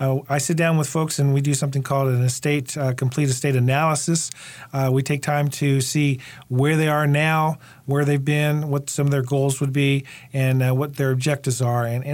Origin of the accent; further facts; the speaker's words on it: Hawaii, United States; Well, basically, Sharon, I am Hawaiian.